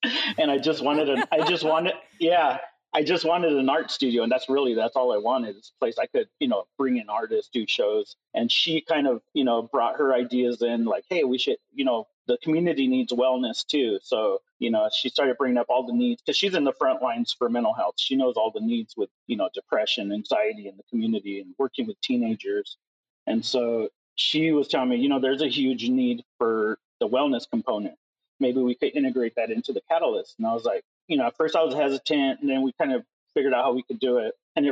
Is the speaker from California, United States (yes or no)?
yes; San Jose, California, United States; now in Stockton, United States; So I'm originally from San Jose, both me and my wife, and I'm in the tech industry, so I've always worked out there